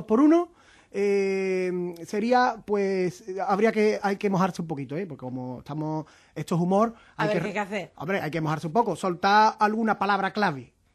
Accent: Jerez de la Frontera, Andalusia, Spain; soy de Jerez de la Frontera y yo aquí en Madrid yo necesito un ole de todo el público.

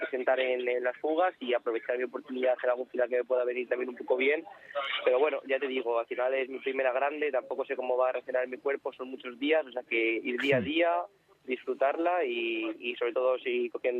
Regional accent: Community of Madrid, Spain; yo creo que soy el único madrileño ahora mismo que está en la Vuelta a España

